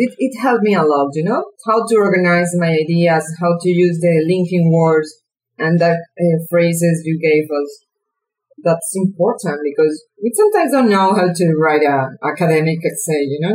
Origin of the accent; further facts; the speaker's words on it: Venezuela; English is a second language; now in Sydney, Australia; I'm from Venezuela. I'm here studying in Sydney, Australia.